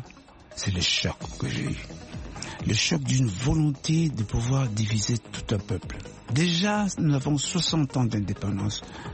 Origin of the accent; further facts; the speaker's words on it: DR Congo; mon pays d'origine, la République démocratique du Congo.